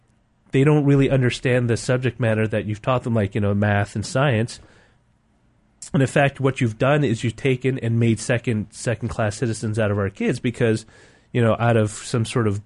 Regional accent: San Francisco, California, United States; when I grew up in San Francisco, a lot of the Chinese kids I grew up were ABCs, American Born Chinese.

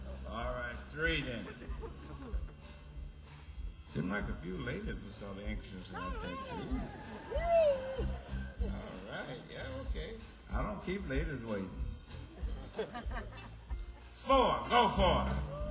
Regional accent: Mississippi, United States; You know I'm from Mississippi.

